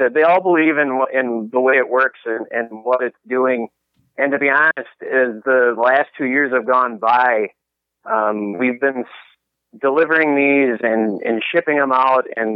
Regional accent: Cottage Grove, Minnesota, United States; So growing up in Minnesota, I grew up in the Cottage Grove area. So that's roughly 20 minutes away from where the expo is at.

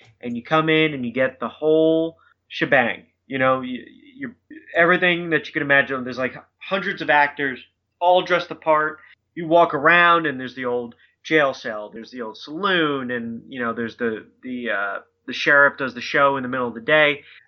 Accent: New York, United States; when I grew up in New York, upstate, there's a place called Carson City that fortunately shut down probably about 10 years ago.

